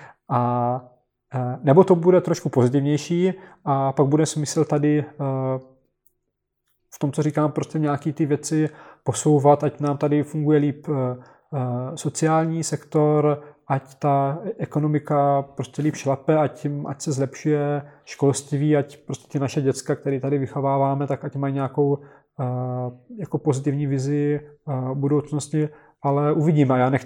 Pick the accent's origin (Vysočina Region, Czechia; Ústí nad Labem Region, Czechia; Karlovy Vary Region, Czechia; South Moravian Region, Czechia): South Moravian Region, Czechia; Brno; já jsem z Brna, který je prostě úžasný město, nebo bylo úžasný multinárodnostní město, kdy tam vedle sebe žili Němci, Židi, Češi